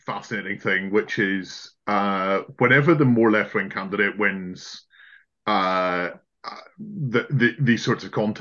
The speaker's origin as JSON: {"language": "English", "town": "Belfast", "region": "Northern Ireland", "country": "United Kingdom", "said": "The fact of the day isn't that we're both from Belfast, but that is a fact."}